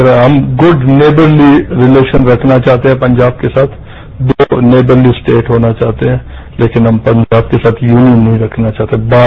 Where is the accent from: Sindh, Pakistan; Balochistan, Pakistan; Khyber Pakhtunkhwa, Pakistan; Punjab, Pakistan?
Balochistan, Pakistan; پھر سے آپ کو کہتا ہوں ہم پاکستانی نہیں, ہم بلوچ ہیں, ہم نے پاکستان کے لیے کنسنٹ کبھی بھی نہیں دیا کہ پاکستان جوائن کرنے.